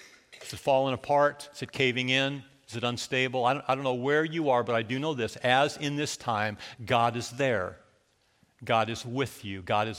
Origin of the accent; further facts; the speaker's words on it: California, United States; I grew up in Southern California. Never felt one like that.